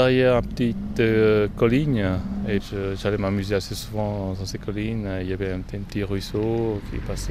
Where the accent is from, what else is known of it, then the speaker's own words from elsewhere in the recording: South Korea; now in La Chaux-de-Fonds, Switzerland; Et je viens de la Corée du Sud.